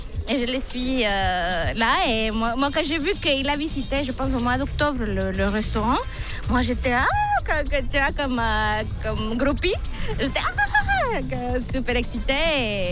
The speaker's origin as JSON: {"language": "French", "region": "Oaxaca", "country": "Mexico", "said": "je viens de Oaxaca"}